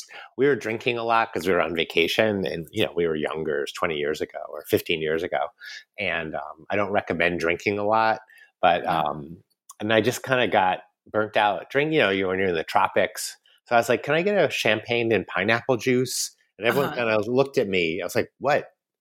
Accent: United States; moved away as an adult; One thing I haven't adjusted to, I've been here 20 years, is eating late. So I'm American.

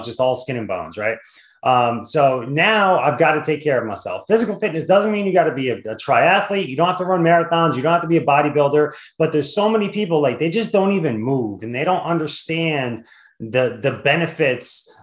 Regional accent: New Jersey, United States; Like, wait, I got a Yankee shirt because I grew up in Jersey.

